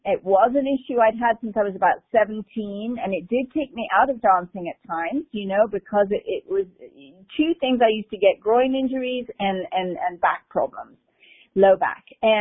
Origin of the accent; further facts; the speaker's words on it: Cambridge, East of England, United Kingdom; well, I come from Cambridge, but, you know, London's also sort of second home.